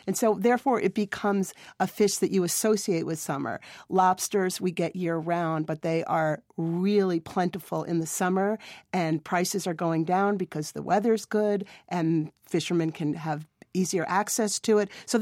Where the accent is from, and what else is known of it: New England, United States; born or raised there